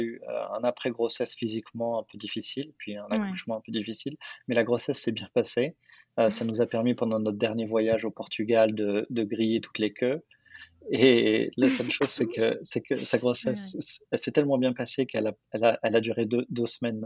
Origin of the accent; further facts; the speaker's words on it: Paris, Île-de-France, France; moved away as an adult; now in New York, United States; j'habite à New York, je suis français de Paris à la base.